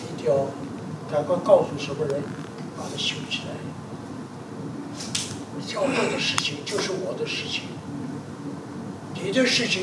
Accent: China; 所以我们中国人说有个坎儿要跨过去啊

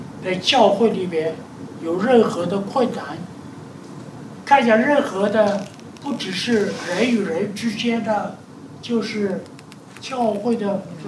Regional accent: China; 所以我们中国人说有个坎儿要跨过去啊

